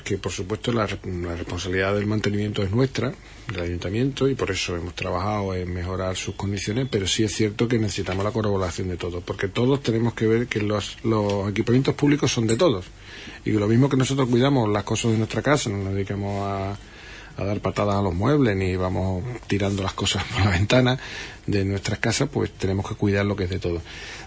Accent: Andalusia, Spain; mi barrio, por cierto, que yo me crié en la Isla Chica

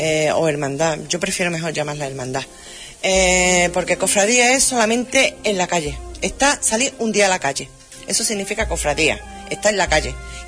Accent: Huelva, Andalusia, Spain; mi tierra, Huelva y la provincia.

